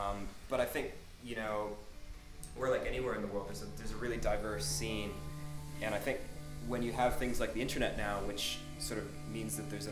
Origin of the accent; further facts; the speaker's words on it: Calgary, Alberta, Canada; because I grew up in Calgary in Canada